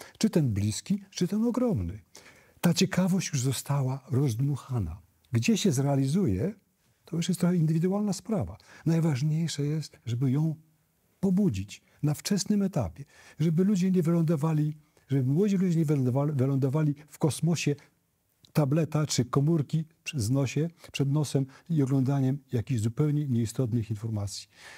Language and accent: Polish; Podlaskie Voivodeship, Poland; Ja pochodzę z trochę wcześniejszego pokolenia. Wychowałem się w małym miasteczku powiatowym na Białostoczyźnie i mieszkaliśmy na obrzeżach miasta